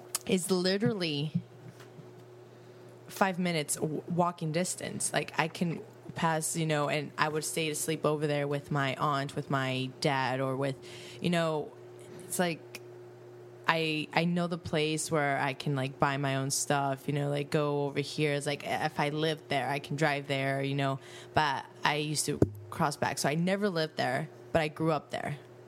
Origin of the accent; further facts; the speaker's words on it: Mexico; English is a second language; So that's why I really do say I'm from Mexico because I grew up with the traditions, with the ways, you know, everything.